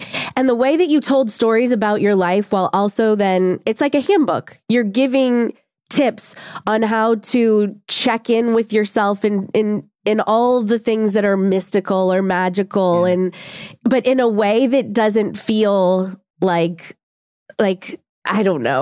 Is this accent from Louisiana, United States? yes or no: yes; New Orleans, Louisiana, United States; So I grew up in New Orleans. So it was very, so it was very normal for me.